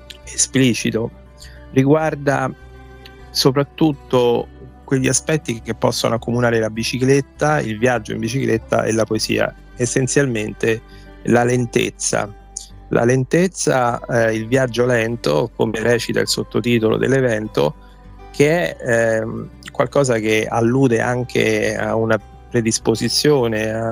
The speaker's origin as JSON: {"language": "Italian", "country": "Italy", "said": "Noi non siamo sardi, veniamo appunto dal continente, come si dice normalmente"}